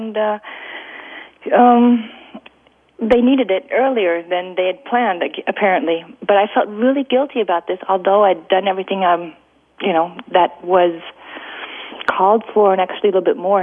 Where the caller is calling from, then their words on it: Munich, Bavaria, Germany; I'm calling from Munich in Germany.